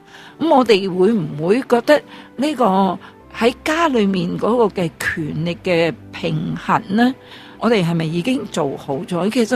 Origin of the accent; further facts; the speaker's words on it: China; 我哋中国人咧，好多时候咧就喺酒后嚟到去谈政啊